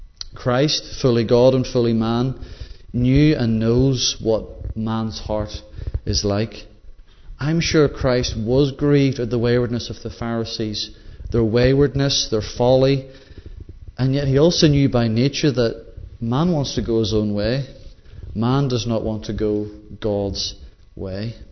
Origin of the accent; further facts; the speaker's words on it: Northern Ireland, United Kingdom; I know when we come from Northern Ireland, there's quite a lot there, like things that you hold on to.